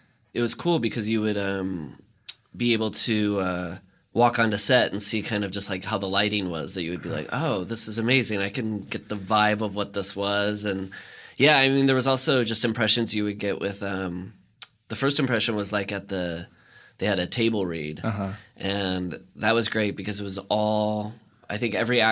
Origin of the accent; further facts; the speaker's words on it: Midwest, United States; I grew up in the Midwest, so in junior high